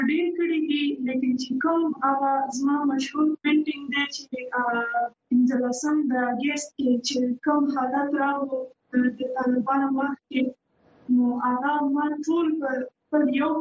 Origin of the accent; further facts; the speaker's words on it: Afghanistan; نو زه هغه افغان یم